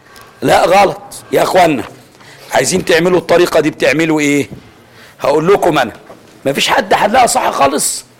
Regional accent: Egypt; عندنا في مصر خير من ما يشترى من المواشي هو ماشيه الصعيد

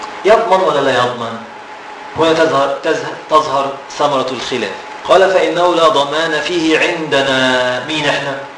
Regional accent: Egypt; يعني عندنا في مصر أيها المغتربون

